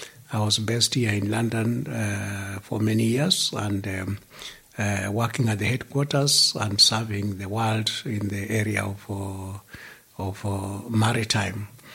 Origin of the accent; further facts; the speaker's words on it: Kenya; I'm a Kenyan